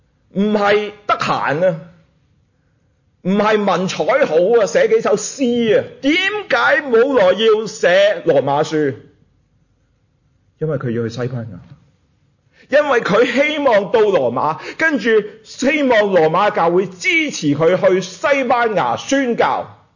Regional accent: China; 我们中国人有句说话，说家和万事兴

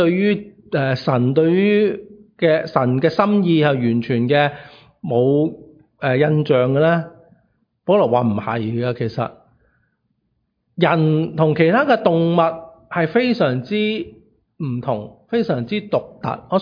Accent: China; 咁我哋中國人都覺得呢啲係情有可原

